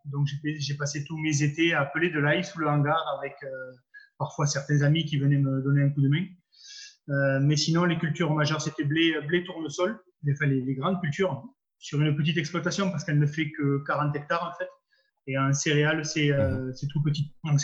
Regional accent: L'Isle-Jourdain, Occitanie, France; Je suis né à l'Île-Jourdain. C'est aux portes de Toulouse. C'est côté est du Gers. Donc je suis né à l'Île-Jourdain. J'ai fait mes études à l'Île-Jourdain parce que mes parents étaient agriculteurs à l'Île-Jourdain.

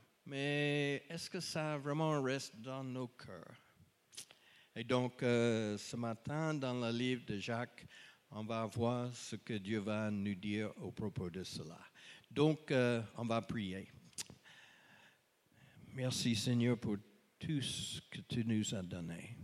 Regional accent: United States; French is a second language; je viens des États-Unis. Mon église là-bas, c'est une église où je suis membre. C'est Anastasia Baptist Church.

